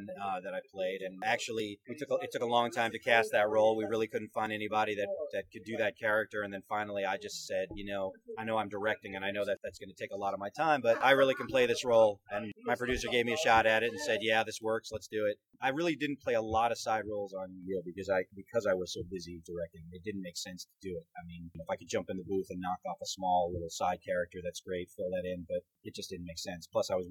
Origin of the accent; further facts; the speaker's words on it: Brooklyn, New York, United States; since I am from Brooklyn, and I might as well, you know, imitate some of my old buddies in the neighborhood.